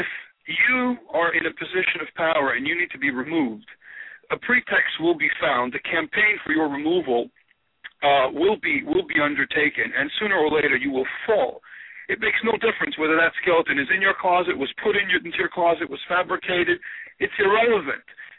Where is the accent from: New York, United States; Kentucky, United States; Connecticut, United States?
New York, United States; New York City; New York City.